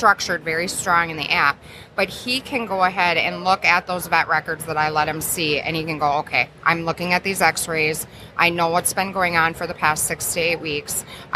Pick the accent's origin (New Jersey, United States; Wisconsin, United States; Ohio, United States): Wisconsin, United States; I'm from Wisconsin, so you have to have your Coggins at every event.